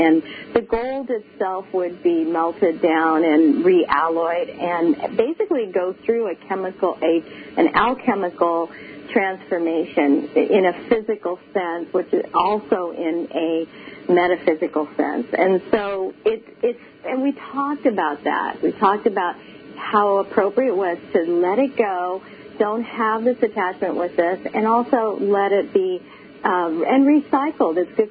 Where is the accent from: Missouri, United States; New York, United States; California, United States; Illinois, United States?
New York, United States; Herkimer; I come from Herkimer, New York, years ago